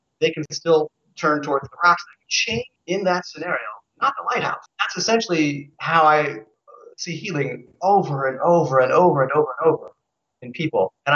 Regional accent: Seattle, Washington, United States; I am from the Great Pacific Northwest in the city of Seattle, and that's where I still live. I've traveled around a great deal.

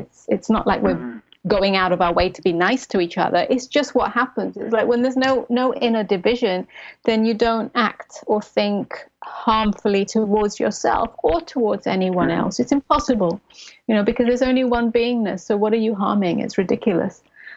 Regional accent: England, United Kingdom; now in United States; I am English, yes. I have not gone back to England, and neither has Cavi, since we arrived in the United States, which is just over a year ago.

